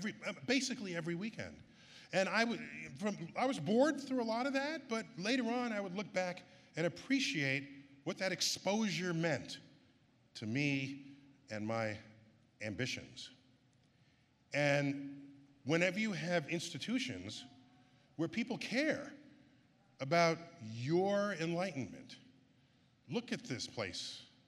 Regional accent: New York City, New York, United States; So what happened was I grew up in New York City, and every weekend, the family went to a different cultural institution

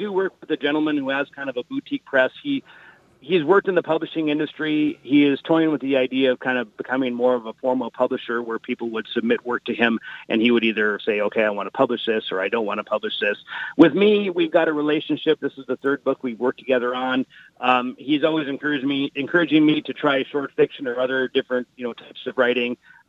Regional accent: East Grand Forks, Minnesota, United States; East Grand Forks is my hometown, so I'd like to get it on the shelf somewhere in the East Grand Forks, Grand Forks area.

